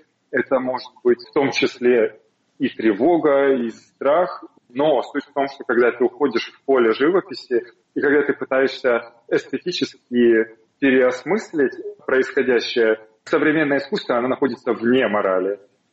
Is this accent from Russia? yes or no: yes; North Caucasus, Russia; Я с Северного Кавказа. Я рос в 90-е годы.